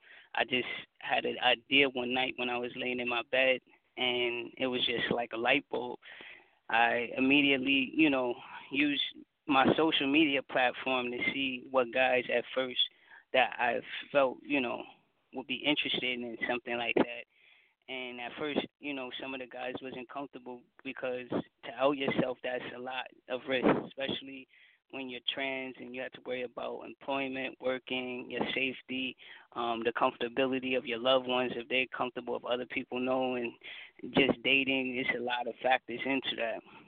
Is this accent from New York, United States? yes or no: yes; Bronx, New York, United States; And me also growing up in the Bronx, I seen stories.